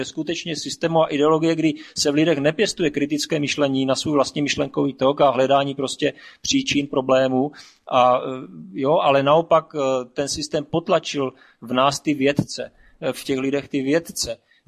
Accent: Brno, South Moravian Region, Czechia; tak, já jsem z Brna.

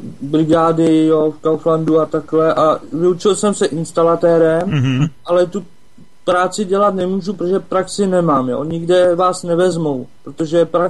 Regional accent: Březová, Karlovy Vary Region, Czechia; Březová u Sokolova.

